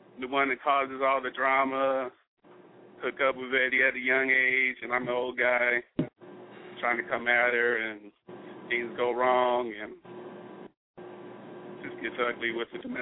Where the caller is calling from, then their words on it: Arizona, United States; I'm calling from Arizona.